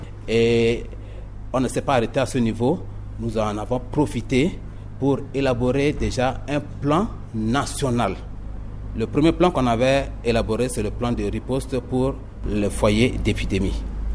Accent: Central African Republic

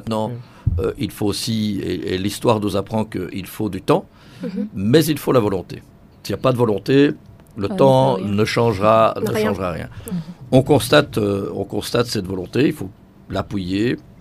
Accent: Belgium; Je suis belge, donc je compare à ce que je connais.

